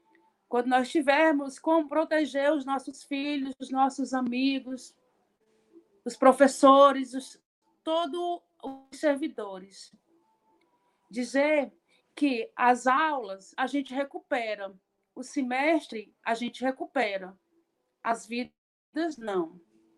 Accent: Ceará, Brazil; Eu nasci e me criei no Quilombo Sítio Veiga.

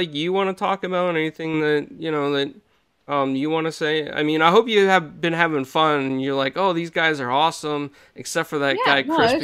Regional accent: Pennsylvania, United States; where I grew up in Pennsylvania

